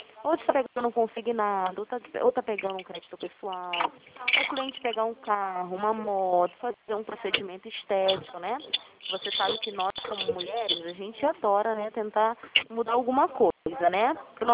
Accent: Rio de Janeiro, Brazil; Eu sou daqui do Rio de Janeiro

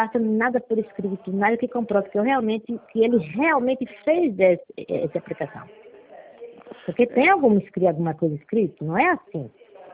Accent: São Paulo, Brazil; Eu sou de São Paulo, eu sou paulistana, nasci na Vila Matilde.

